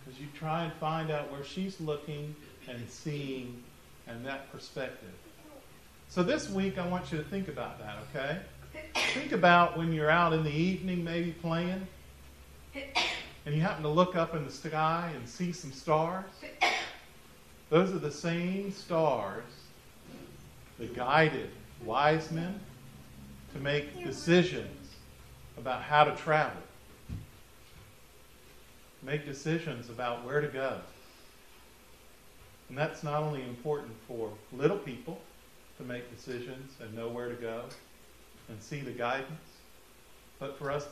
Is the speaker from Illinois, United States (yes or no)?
no; Florida, United States; I was raised in South Florida